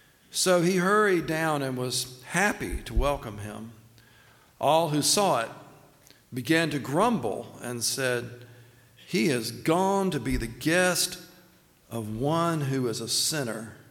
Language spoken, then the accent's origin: English; Laurinburg, North Carolina, United States; And growing up in Laurinburg, you know, we had our groups of friends here.